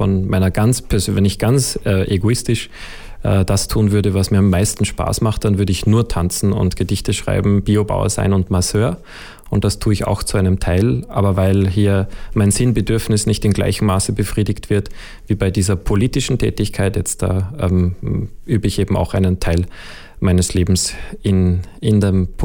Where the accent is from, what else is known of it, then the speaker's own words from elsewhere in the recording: Salzburg, Austria; als ich bin in der Natur aufgewachsen in Salzburg